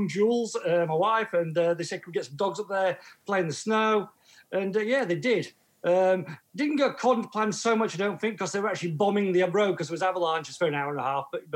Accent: Yorkshire and the Humber, United Kingdom; accent: Northern English; Home for me was West Yorkshire for many, many years, Calderdale, the Calder Valley, the Pennines, as you might know it.

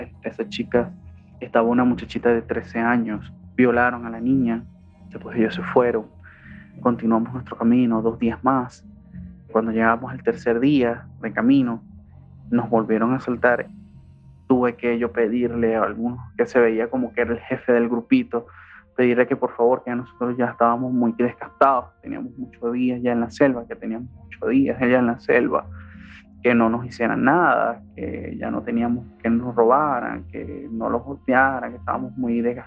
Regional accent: La Guaira, Vargas, Venezuela; now in United States; soy venezolano de La Guaira, estado Vargas.

